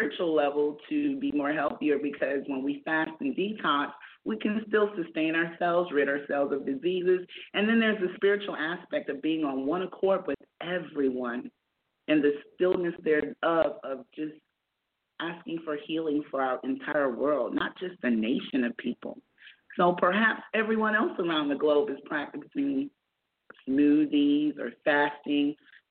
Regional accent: South Carolina, United States; Well, I am in the so-called Middle East. I call it Northeast Africa. I am from South Carolina

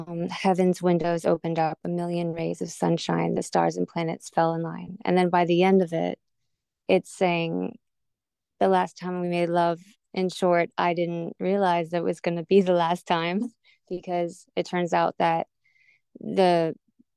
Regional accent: Seoul, South Korea; Well, I grew up on a American military base in Seoul, South Korea

